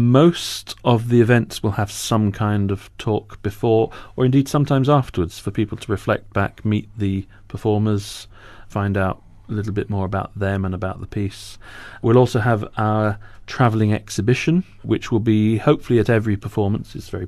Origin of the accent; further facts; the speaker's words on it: Zambia; born there; Actually, I was born in Zambia.